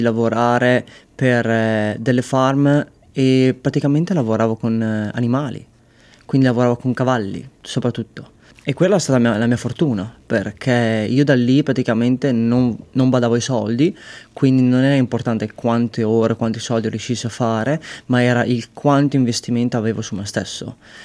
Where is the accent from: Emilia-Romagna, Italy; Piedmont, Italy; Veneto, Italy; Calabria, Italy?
Emilia-Romagna, Italy; Reggio Emilia; moved away as an adult; now in Australia; Io arrivo dalla zona di Reggio Emilia, attualmente ho 32 anni.